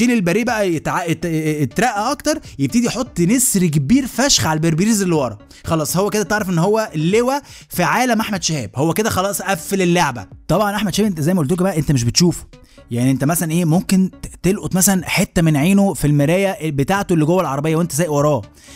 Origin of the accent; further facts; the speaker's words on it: Alexandria, Alexandria Governorate, Egypt; now in Cairo, Egypt; عارفين زي كده الاسكندرانيه في القاهره، بنلاقي بعض ودايما كده بنحب بعض احنا بس كلنا.